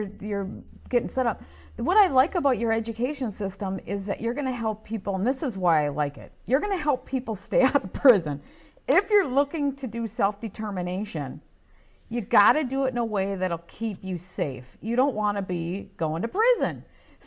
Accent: Minnesota, United States; That's Minnesota. We're known for that.

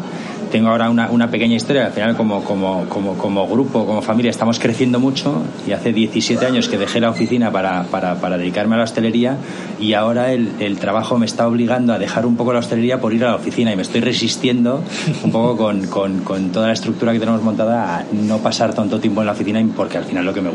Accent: San Sebastián, Basque Country, Spain; moved away; Yo vine hace muchos años de Donosti

